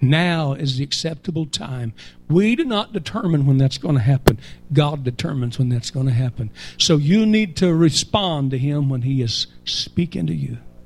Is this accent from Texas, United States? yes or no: yes; Texas, United States; I grew up in West Texas. I have tasted the wind. It tastes like dirt.